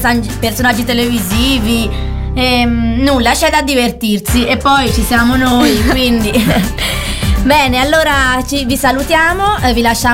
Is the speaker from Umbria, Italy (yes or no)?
yes; Perugia, Umbria, Italy; E, invece, da dove vengo io, da Perugia, c'è